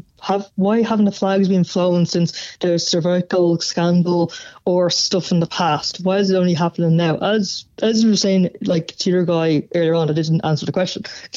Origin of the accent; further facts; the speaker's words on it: Ireland; I'm obviously Irish, but I, like, you know, I'm proud of the country, but I don't need to fly my flag to prove my point.